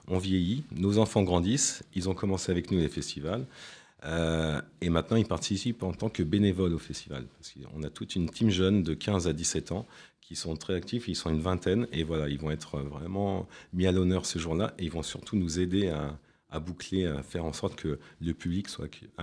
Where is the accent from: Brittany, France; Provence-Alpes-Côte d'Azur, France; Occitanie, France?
Brittany, France; je viens de Bretagne, désolé